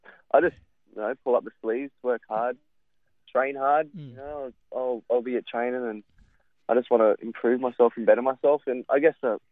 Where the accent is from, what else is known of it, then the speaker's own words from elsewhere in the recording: Queensland, Australia; now in Sydney, Australia; I'm a Queenslander, mate, so this cold Sydney breeze is